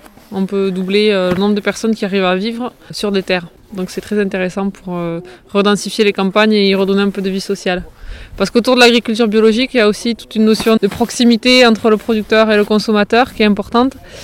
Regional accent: Occitanie, France; Je viens du Couserin, une petite région à l'ouest de l'Ariège.

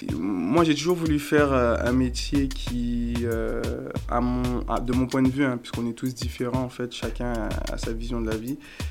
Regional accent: Guadeloupe; moved away as an adult; now in Montpellier, France; je viens de Guadeloupe, donc j'ai fait le voyage jusqu'en France, donc plus précisément à Montpellier, pour faire des études d'animateur radio à Studio M Montpellier. Et du coup, je travaillais avant en Guadeloupe en tant que commercial.

